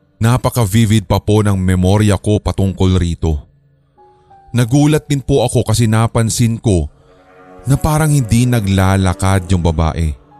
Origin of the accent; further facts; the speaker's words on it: Bicol Region, Philippines; Ang unang kwento ko po ay nangyari sa bahay namin sa Bicol. 8 years old pa lamang po ako nang lumipat po kami mula sa sukat patungo ng Bicol.